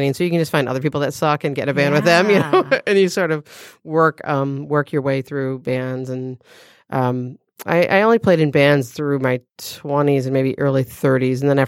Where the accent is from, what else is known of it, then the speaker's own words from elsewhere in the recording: Waterford, Michigan, United States; now in Ferndale, United States; So I grew up in Waterford, and I live in Ferndale now. I moved in my like mid-20s out of Waterford, and I moved to Royal Oak first, actually, and then to Ferndale. But so yeah, that's sort of where I'm from.